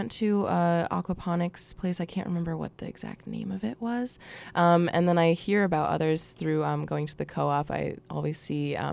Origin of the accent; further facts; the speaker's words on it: West Hartford, Connecticut, United States; I definitely grew up in suburbia. I'm from West Hartford.